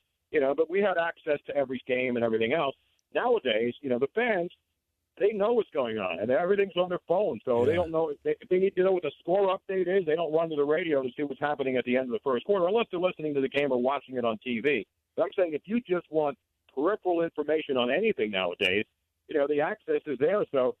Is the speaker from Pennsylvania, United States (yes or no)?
yes; Philadelphia, Pennsylvania, United States; And I grew up in Philly. I'm a Philly guy, so I root for the Eagles.